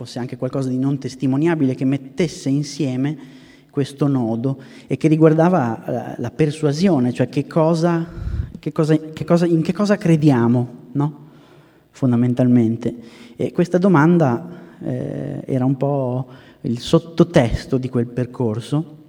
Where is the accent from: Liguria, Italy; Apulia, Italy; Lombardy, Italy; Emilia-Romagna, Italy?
Emilia-Romagna, Italy; Ravenna; Io sono di Ravenna, quindi ho un legame abbastanza diretto, geografico, ma non solo, diciamo così.